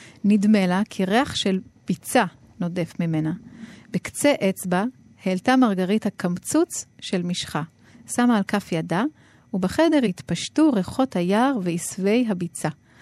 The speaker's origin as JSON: {"language": "Hebrew", "country": "France", "tie": "born or raised there", "said": "אני גרתי אז בצרפת, ובעצם אפשר לומר שגדלתי בתוך חברה, לא חברה ישראלית, בטח לא דתית, בטח לא, ולא יהודית, שמפרידה בין דת ומדינה, שלא מתעסקת באלוהים."}